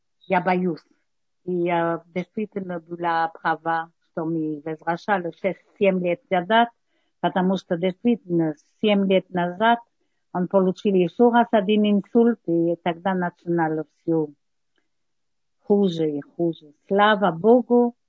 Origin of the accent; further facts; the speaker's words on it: Belgium; Russian is a second language; now in Israel; Я пришла из Бельгии